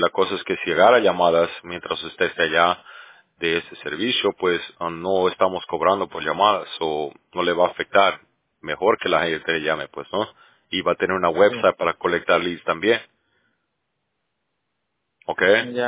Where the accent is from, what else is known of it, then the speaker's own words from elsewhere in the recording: Bolivia; Oh, Centroamérica, no, ese es de Sudamérica, yo soy de Bolivia.